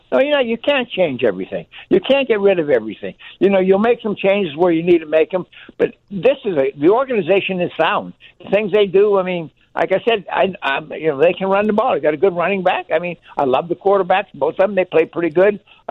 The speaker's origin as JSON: {"language": "English", "town": "Pittsburgh", "region": "Pennsylvania", "country": "United States", "said": "I'm from Pittsburgh."}